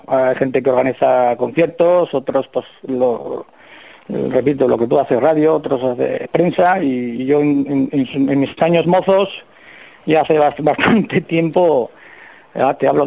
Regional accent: San Sebastián, Basque Country, Spain; Yo, siendo de aquí, siendo donostiarra, bueno, me muevo entre Irún y San Sebastián

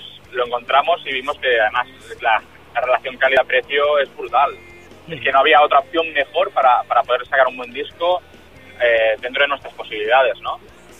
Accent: Barcelona, Catalonia, Spain; A pesar de que nosotros somos de Barcelona

